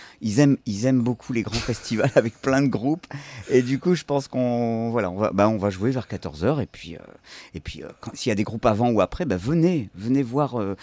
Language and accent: French; Arras, Hauts-de-France, France; ici à Arras, qui est ma ville, parce que moi, je suis